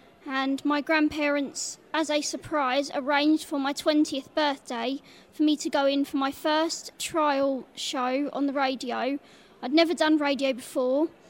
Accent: Minster, South East England, United Kingdom; I'm from Minster on the Isle of Sheppey in Kent. I'm 20 years old and I'm completely blind.

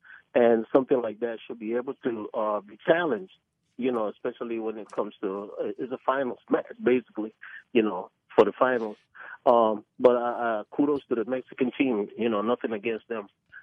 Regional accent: Panama; I'm from Panama

